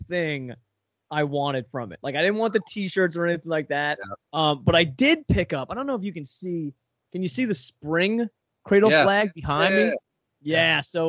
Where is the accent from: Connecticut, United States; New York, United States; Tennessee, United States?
New York, United States; I grew up actually on Long Island. Jones Beach near me, the beach had a par three course.